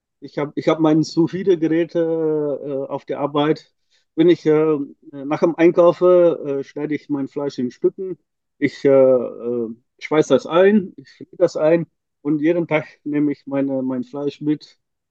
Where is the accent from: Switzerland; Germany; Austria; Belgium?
Belgium; Ich bin Belgier. Im Wochenende bin ich in Belgien, aber in der Woche bin ich in Deutschland.